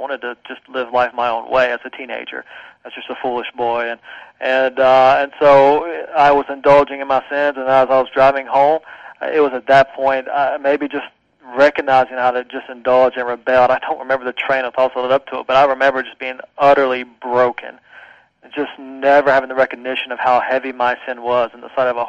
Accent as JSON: {"language": "English", "region": "North Carolina", "country": "United States", "tie": "born or raised there", "said": "Growing up, I grew up in North Carolina, in the Piedmont area, kind of very Bible Belt-ish, if you will. Parents took me to a Baptist church."}